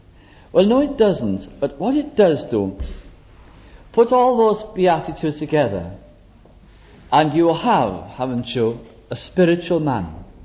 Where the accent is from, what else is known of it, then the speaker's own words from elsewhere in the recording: Bolton, North West England, United Kingdom; I was brought up in Bolton in Lancashire.